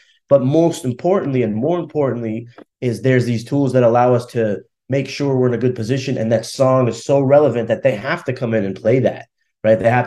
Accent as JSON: {"language": "English", "country": "Russia", "second_language": "English", "moved": "yes", "lives_now": "United States", "said": "I'm from Russia. I came to America, and I remember in math class, they gave us these math books, and in the back of the book was the answers."}